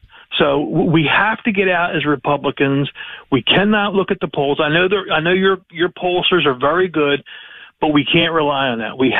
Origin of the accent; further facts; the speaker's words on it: New Jersey, United States; I'm from New Jersey, and we reelected the guy we have now, and he barely won.